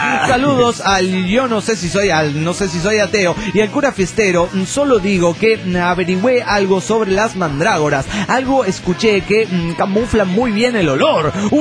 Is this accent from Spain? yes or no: no; Argentina; de Argentina.